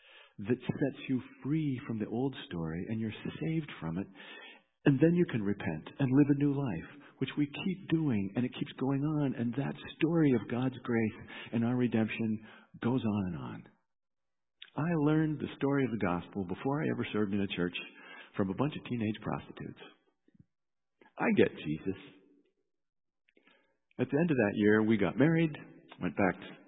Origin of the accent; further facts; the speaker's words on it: Montana, United States; also born or lived in Berkeley, California, United States; I was this hippie from Berkeley, California. Even though I'd grown up in Montana, they looked at me pretty weird